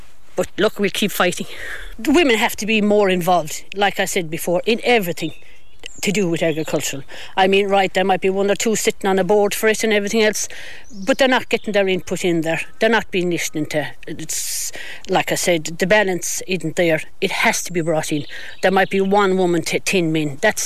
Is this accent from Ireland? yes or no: yes; Ballyheigue, Munster, Ireland; No, I didn't grow up in a farm family. I came from Ballyheigh myself